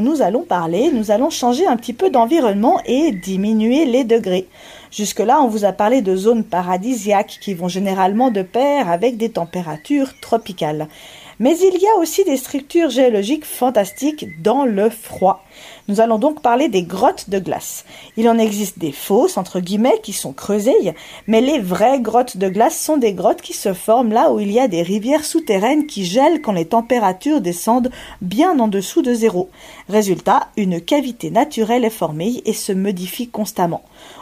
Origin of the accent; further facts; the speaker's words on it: Valais, Switzerland; Une autre grotte naturelle peut être visitée chez nous, en Valais.